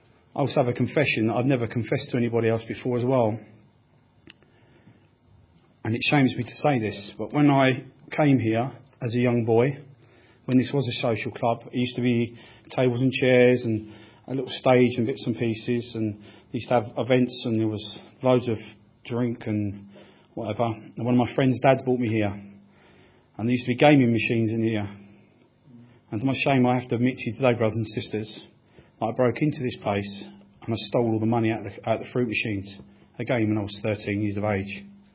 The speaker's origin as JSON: {"language": "English", "town": "Crawley", "region": "South East England", "country": "United Kingdom", "tie": "born there", "said": "But as I said, I was born in Crawley."}